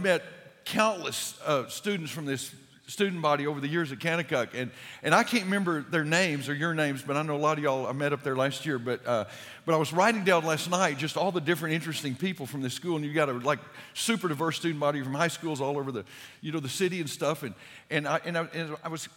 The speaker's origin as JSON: {"language": "English", "town": "College Station", "region": "Texas", "country": "United States", "tie": "born or raised there", "said": "So I grew up in College Station. It was a really small town in those days"}